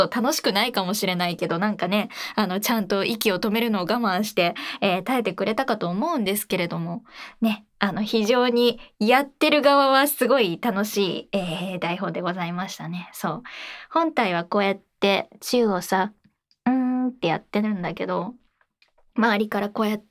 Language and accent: Japanese; Kyoto, Japan; 深海生まれ、京都育ち、声優として活動させていただいております。